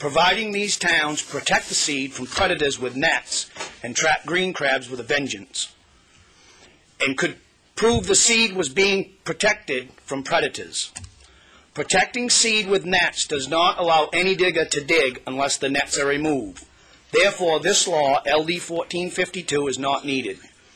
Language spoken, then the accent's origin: English; Woolwich, Maine, United States; I'm from Woolwich, Maine.